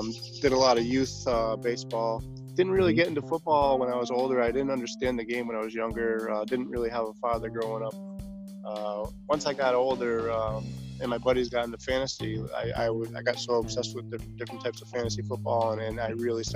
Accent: Massachusetts, United States; So I'm 40 years old. I'm from Western Massachusetts.

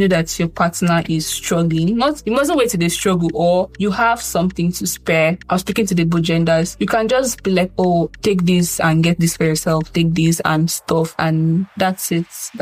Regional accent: Nigeria; As a Nigerian from the trenches, cannot relate to bath.

